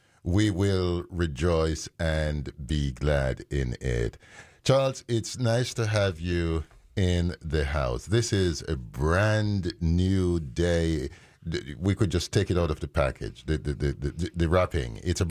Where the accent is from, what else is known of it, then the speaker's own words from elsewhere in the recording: Jamaica; also born or lived in London, United Kingdom; They were lucky to have me born in London, UK, but I grew up in Jamaica